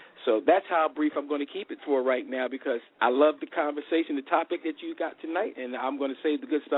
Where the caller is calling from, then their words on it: Rex, Georgia, United States; I'm calling in from Rex, Georgia, right outside of Atlanta, Georgia. So I'm calling y'all from Georgia tonight. I'm not in my Philly home spot tonight.